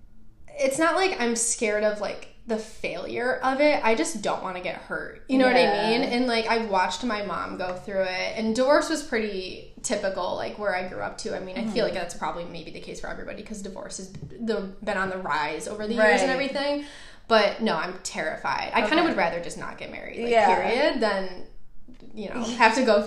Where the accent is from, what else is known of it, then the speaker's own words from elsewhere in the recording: New York, United States; now in Manhattan, United States; I grew up in Western New York and right now I live in Manhattan.